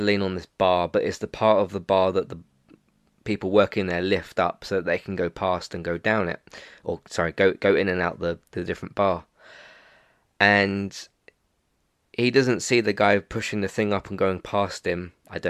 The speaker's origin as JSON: {"language": "English", "country": "United Kingdom", "said": "even as a British person, I don't watch a ton of British TV."}